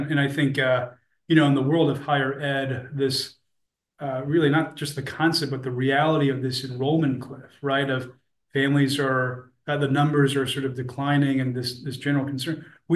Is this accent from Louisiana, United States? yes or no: no; East Rutherford, New Jersey, United States; And I still remember the library in East Rutherford, where I grew up in North Jersey.